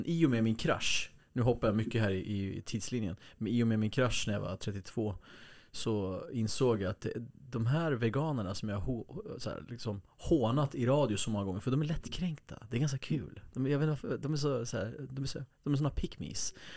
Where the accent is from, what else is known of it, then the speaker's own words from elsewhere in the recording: Uppsala, Uppsala County, Sweden; Jag är född i Gottsunda, Uppsala. Vi flyttade till norra sidan av Uppsala, uppväxt där på landet, första invandrarfamiljen. Kurdisk armenisk bakgrund från Kurdistan i Turkiet. Kommer inte från pengar utan vi kommer ifrån kulturellt kapital.